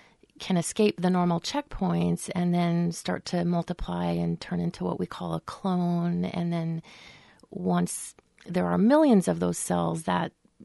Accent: Anchorage, Alaska, United States; I grew up in Anchorage, Alaska.

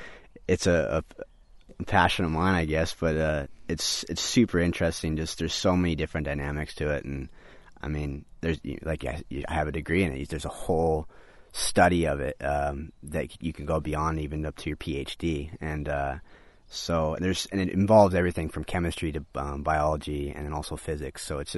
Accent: Seaside, Oregon, United States; Actually, I was born and raised here in Clatsop County. I grew up in Seaside. I went to Seaside High School.

